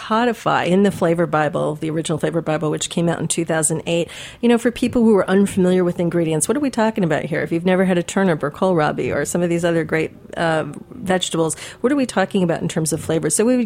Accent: Midwest, United States; I grew up in the Midwest, as I understand you did

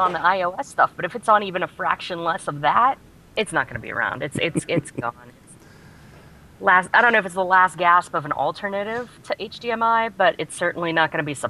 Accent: Pittsburgh, Pennsylvania, United States; I'm a girl from Pittsburgh that's an Android user

